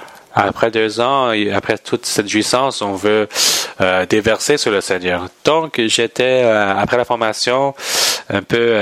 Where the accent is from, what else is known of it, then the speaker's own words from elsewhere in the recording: Irving, Texas, United States; Donc moi, j'ai grandi dans la vie de l'Église. J'ai grandi dans Irving, Texas. Il y a une très grande vie de l'Église là-bas.